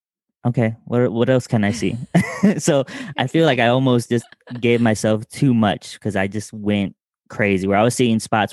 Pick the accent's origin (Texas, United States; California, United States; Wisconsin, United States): Texas, United States; also born or lived in Georgia / Florida; And, you know, I'm originally from Texas, spent some time in Georgia, and then you know me from Florida, and then we came out here.